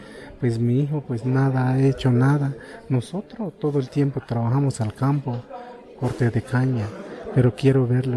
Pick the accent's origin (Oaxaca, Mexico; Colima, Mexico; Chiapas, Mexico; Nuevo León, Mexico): Chiapas, Mexico; Santa Rosa; Pues yo vengo aquí de Santa Rosa, municipio de Venustiano Carranza.